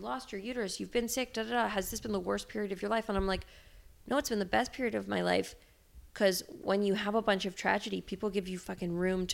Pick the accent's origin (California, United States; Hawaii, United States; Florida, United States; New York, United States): New York, United States; I grew up in the New York art world